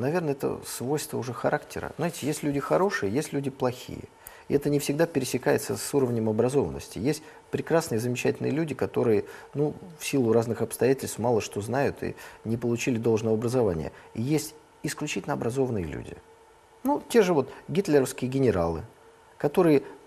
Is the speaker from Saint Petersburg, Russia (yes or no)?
yes; Saint Petersburg, Russia; А что же в Ленинграде-то не жили припеваючи, я как ленинградец?